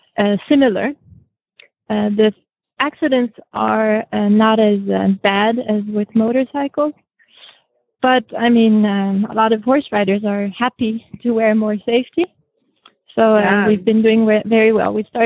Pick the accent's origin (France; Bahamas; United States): France; Dijon, Bourgogne-Franche-Comté; accent: French; Thanks. Yes, I grew up in France.